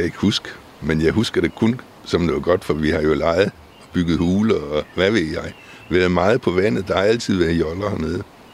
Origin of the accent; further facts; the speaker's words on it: Ebeltoft, Central Denmark Region, Denmark; Jeg kommer fra Æbeltoft. Begge mine forældre var fra Æbeltoft.